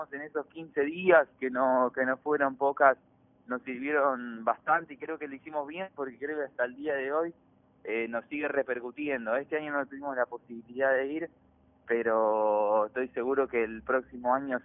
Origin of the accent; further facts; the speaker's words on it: Buenos Aires Province, Argentina; Como también las bandas que somos de acá, de Conurbano, de Buenos Aires